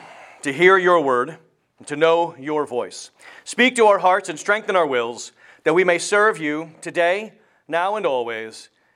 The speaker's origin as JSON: {"language": "English", "town": "Lancaster", "region": "Pennsylvania", "country": "United States", "said": "doing a ministerial internship with Pastor Greg Strawbridge in Lancaster, Pennsylvania, which is where we hail from Pennsylvania."}